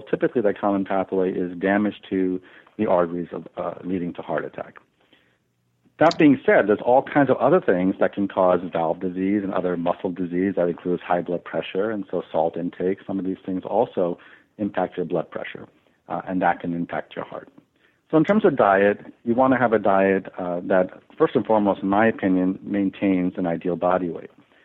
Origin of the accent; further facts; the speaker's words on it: New York, United States; I think in our society, you know, I was born and raised in Long Island